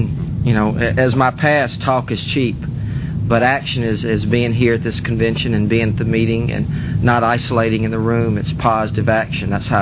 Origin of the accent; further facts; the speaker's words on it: Memphis, Tennessee, United States; I am an addict from Memphis